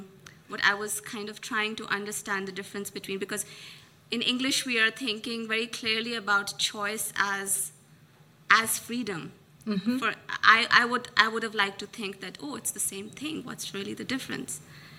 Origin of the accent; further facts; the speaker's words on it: Pakistan; English is a second language; I'm originally from Pakistan.